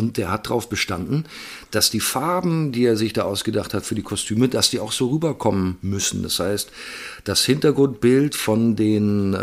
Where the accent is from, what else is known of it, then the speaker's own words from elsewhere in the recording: Bavaria, Germany; ich komme ja aus Bayern